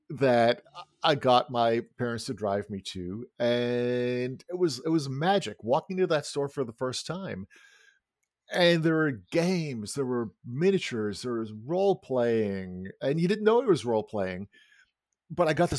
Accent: Bristol, South West England, United Kingdom; moved away as an adult; also born or lived in Manchester; in Bristol, near Bristol in Somerset in the UK. I was going to school there. As you can tell from my accent, I was in fact born in Manchester. and I had lived about half my life in the UK up till I was about 20.

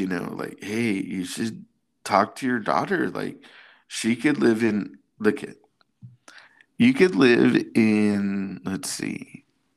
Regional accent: United States; born there; Thank you, God, that I was born in America.

